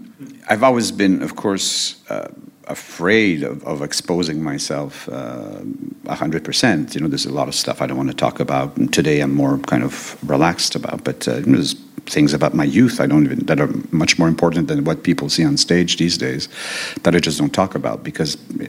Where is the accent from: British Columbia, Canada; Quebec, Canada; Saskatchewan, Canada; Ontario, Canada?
Quebec, Canada; when I was in growing up in Quebec, in high school, you had to there was this compulsory art class.